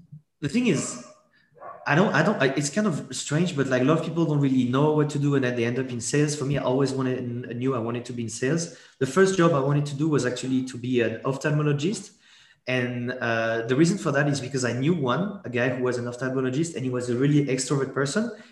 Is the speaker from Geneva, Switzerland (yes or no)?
yes; Geneva, Switzerland; born there; first language French; English is a second language; So French is my mother tongue because I was actually born in Geneva, but my parents are French from the south of France. So French was my mother tongue.